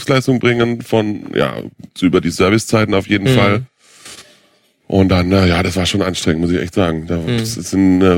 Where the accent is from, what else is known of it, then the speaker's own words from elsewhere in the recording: Baden-Württemberg, Germany; ich bin ja in Baden-Württemberg zur Schule gegangen